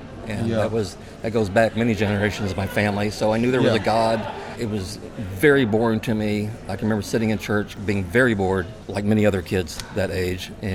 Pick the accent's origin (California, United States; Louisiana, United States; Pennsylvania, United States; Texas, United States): Texas, United States; San Marcos; I was born in San Marcos, Texas.